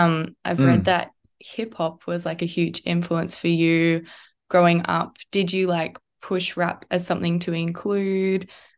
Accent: New Zealand; icebreaker, just to be like, I'm from this country.

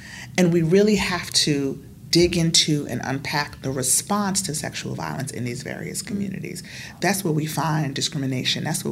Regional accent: United States; now in Australia; the unique thing about the Aboriginal community here, for me as an American

